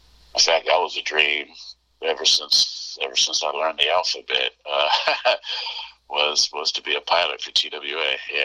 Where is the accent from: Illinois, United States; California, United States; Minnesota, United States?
California, United States; San Bruno; also born or lived in Topeka, Kansas; I grew up both in California and Topeka, Kansas, and went to school in both places. And I guess for the most part, I grew up in San Bruno, where San Francisco Airport really is.